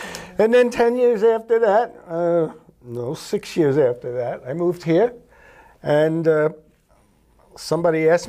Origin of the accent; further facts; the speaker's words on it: New York, United States; Well, I grew up in New York, and I bought a house here in 2003, but I didn't move here until 2006.